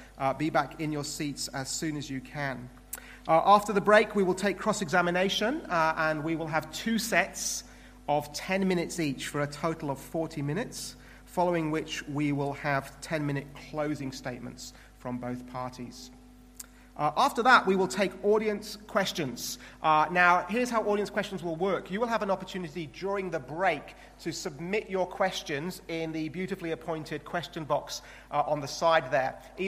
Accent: England, United Kingdom; I'm English

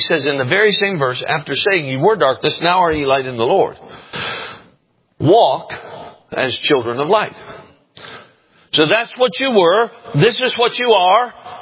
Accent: Minnesota, United States; born there; I was born in Minnesota. All of my relatives lived in Minnesota.

